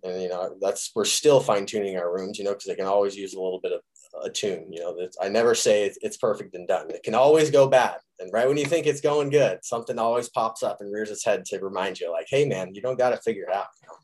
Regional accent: California, United States; and I'm from California and this has just been the normal. We've always known cannabis, you know, it's been in the neighbor's yard, you know, since we've been little kids

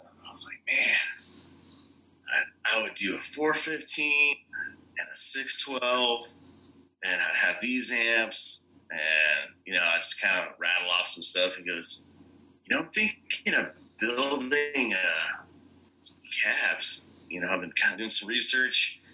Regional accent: Las Cruces, New Mexico, United States; Well, honestly, Dylan and I know each other from New Mexico. We're both from Las Cruces, and both played music down there, and had shows at our houses.

